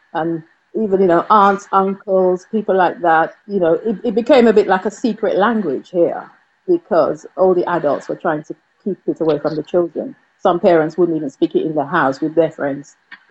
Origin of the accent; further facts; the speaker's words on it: England, United Kingdom; I grew up mainly in England